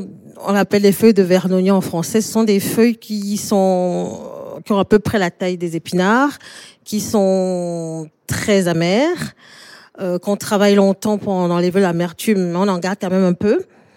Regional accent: Cameroon; now in France; Je suis née au Cameroun.

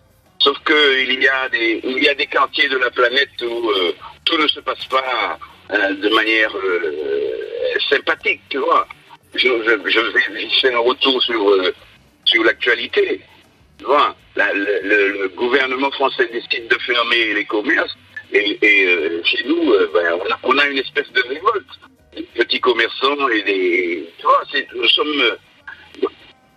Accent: Martinique; je suis un citoyen de pays Martinique. Et moi, je suis un Martiniquais qui vit en pays occupé.

